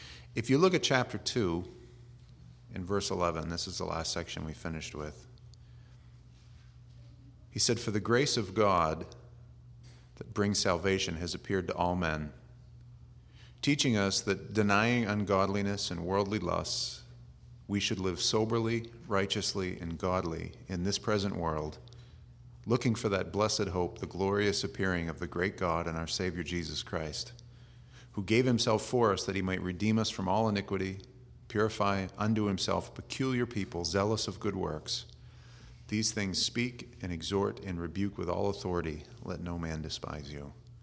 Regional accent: United States; born there; And the only reason that I know because I was born in America.

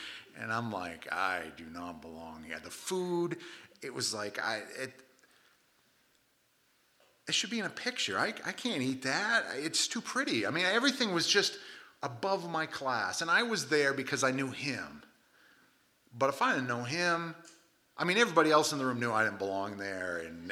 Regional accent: Maine, United States; I mean, we're from Maine, okay?

